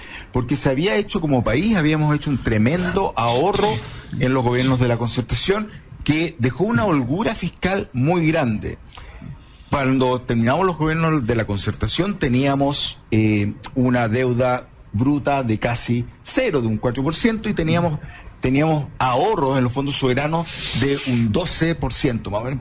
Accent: Chile; que todos los ciudadanos, como chilenos, tenemos que entender

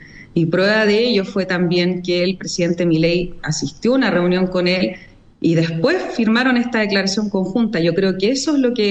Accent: Chile; una postura clara de nosotros como chilenos

